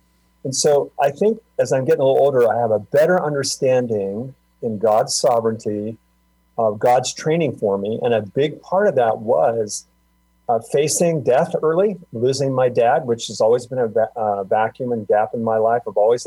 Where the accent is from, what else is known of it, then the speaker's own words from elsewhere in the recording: Minnesota, United States; I grew up in Minnesota. I'm a Minnesota kid. A very long time ago. Six or seven kids, big family.